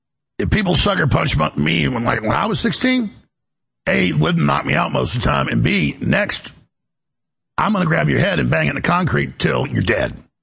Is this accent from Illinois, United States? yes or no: no; Dallas, Texas, United States; This was going on when I grew up in Dallas.